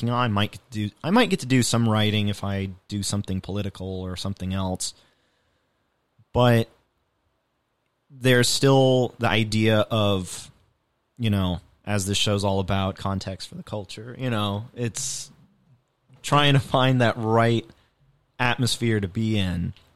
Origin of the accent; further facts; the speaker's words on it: Los Angeles, California, United States; born there; I was born in Los Angeles.